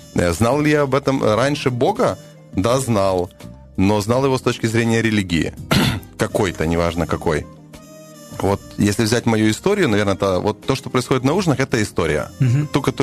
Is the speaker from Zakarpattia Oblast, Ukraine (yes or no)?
no; Vinnytsia Oblast, Ukraine; moved away; Родом я с Винницкой области и приехал в Киев учиться, в железнодорожный университет.